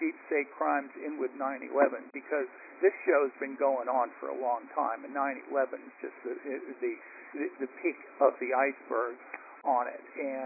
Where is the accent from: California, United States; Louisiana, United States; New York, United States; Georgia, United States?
Louisiana, United States; New Orleans; I'm from New Orleans, and I know the places and the people involved.